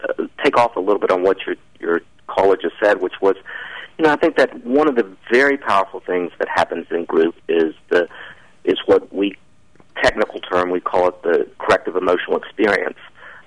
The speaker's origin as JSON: {"language": "English", "region": "the South", "country": "United States", "said": "I'm sure you detected that I'm from the South, so I have to tell stories."}